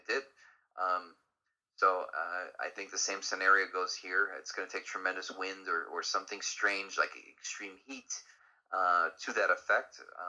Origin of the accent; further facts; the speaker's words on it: United States; And being an American, okay